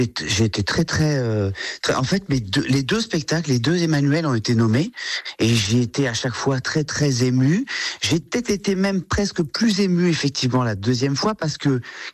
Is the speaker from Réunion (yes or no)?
yes; Réunion; moved away as an adult; now in France; moi j'ai grandi à La Réunion, j'y suis né et j'y ai grandi jusqu'à l'âge de 25 ans. Je suis arrivé en métropole, j'avais déjà quasiment 25 ans.